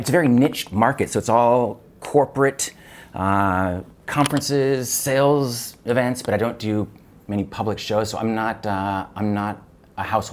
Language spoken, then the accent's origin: English; Seattle, Washington, United States; In Seattle, Washington.